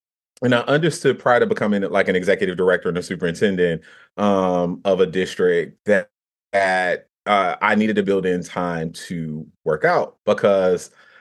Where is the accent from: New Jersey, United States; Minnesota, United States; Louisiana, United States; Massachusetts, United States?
Louisiana, United States; New Orleans; I'm from the South, from New Orleans, Louisiana. So we love a little corn, you know, all the carbs, right. We will fry everything.